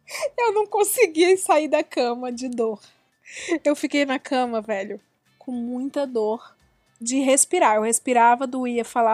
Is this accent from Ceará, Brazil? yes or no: yes; Ceará, Brazil; Eu sou do Ceará, eu era de periferia.